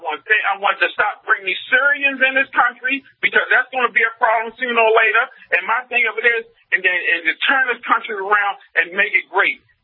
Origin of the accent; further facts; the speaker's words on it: United States; We cannot allow, as a conservative group, as a Republican, as an American, to allow that woman to get in office.